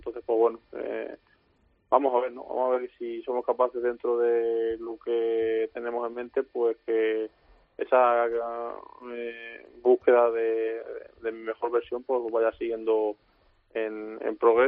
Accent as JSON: {"language": "Spanish", "town": "Albacete", "region": "Castilla-La Mancha", "country": "Spain", "said": "de Albacete pues me ha permitido sacar lo mejor de mí. Entonces, pues doble contento, ¿no? Por ser mi tierra"}